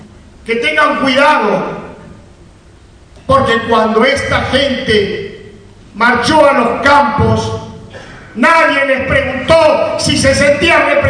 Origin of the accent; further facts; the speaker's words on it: Argentina; somos argentinos, argentinos por nacimiento, por sentimiento y por convicción, y somos argentinos no solo por nuestro origen, somos judíos porque lo sentimos así